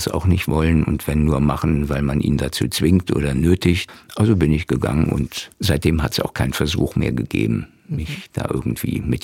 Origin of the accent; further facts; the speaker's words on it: Brandenburg, Germany; also born or lived in Leipzig; wie eben auch meine Heimatstadt, eine kleine Stadt in Brandenburg, die Industrie verloren hat